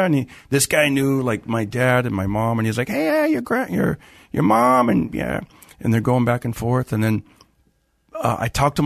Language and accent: English; Fresno, California, United States; I did. I grew up in Fresno, so that makes it worse.